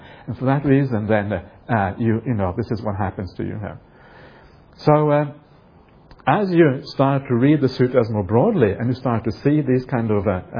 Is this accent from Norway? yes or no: yes; Norway; also born or lived in England / France / Germany; now in Australia; I grew up in Norway partly. I also grew up in England, I grew up in France, I grew up in Germany, now I live in Australia.